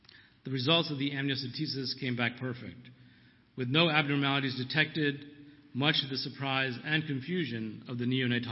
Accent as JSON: {"language": "English", "region": "New Jersey", "country": "United States", "tie": "born or raised there", "said": "I grew up in New Jersey in what I consider to be a very traditional Hindu-American household, with loving parents and a younger brother and sister."}